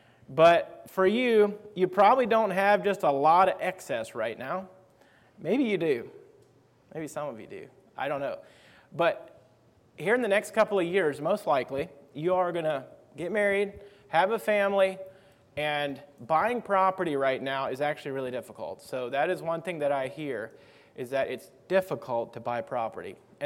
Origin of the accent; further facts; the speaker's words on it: Greeneville, Tennessee, United States; also born or lived in Kenya; So I grew up in East Tennessee in the Greenville congregation there, if you know anyone from there. And at age 10, our family went to Kenya, Africa to do mission work. So we were there for 4 years, 10 years old, 14 years old, and came home from that.